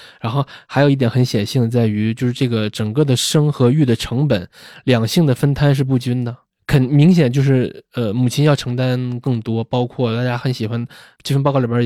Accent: Shenyang, Liaoning, China; 因为我是沈阳的嘛，就东北当时双职工家庭还是非常普遍的

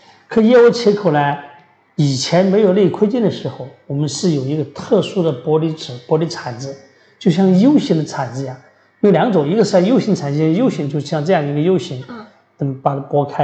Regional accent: China; 这个我们中国人啊，咱们国人这个胸都是大多数比较小

